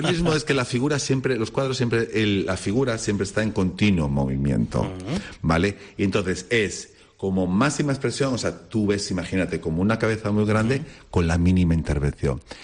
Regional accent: Galicia, Spain; Y como yo soy gallego, una queimada.

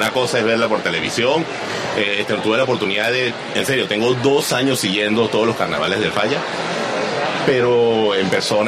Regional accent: Venezuela; now in Colombia; Sí, dice bien, soy de Venezuela, vivo en Colombia, llevo 5 días en Cádiz.

